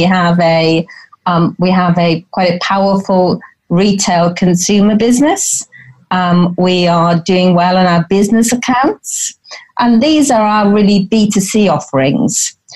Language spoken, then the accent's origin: English; United Kingdom; I think we do. We are suffering from the Brexit problems at present, but we are very positive, and whatever happens is not going to get us down at all in the UK.